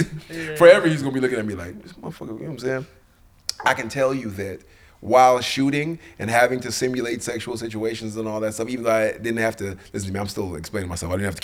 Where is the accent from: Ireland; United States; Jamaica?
Jamaica; You know, and then we're Jamaican.